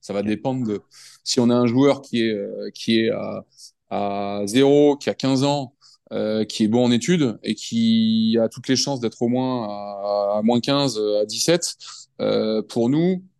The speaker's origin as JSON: {"language": "French", "country": "France", "also_born_or_lived": "United States", "said": "Moi je suis français, j'adore la France."}